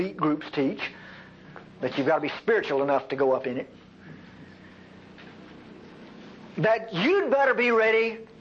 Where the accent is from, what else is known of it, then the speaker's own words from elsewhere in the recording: Texas, United States; I'm an American, I'm a Texan, and I demand an opinion.